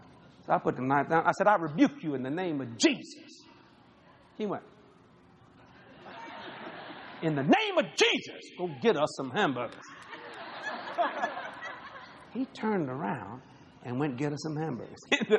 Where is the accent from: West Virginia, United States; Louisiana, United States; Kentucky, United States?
Louisiana, United States; New Orleans; I said, no, I'm from New Orleans, Louisiana. Oh, you one of them Cajuns? And he called me a coon. I said, yeah, I am. Proud of it.